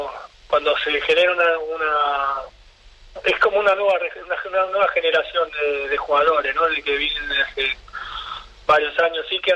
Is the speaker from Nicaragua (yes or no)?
no; Argentina; now in Spain; yo me he juntado con un grupo de amigos que tengo acá por la zona, que somos casi todos argentinos